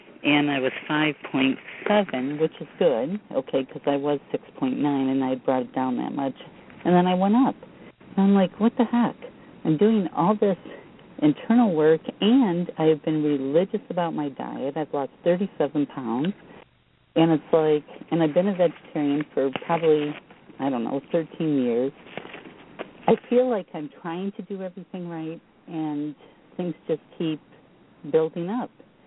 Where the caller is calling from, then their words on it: Attica, Michigan, United States; I'm calling from Attica, Michigan.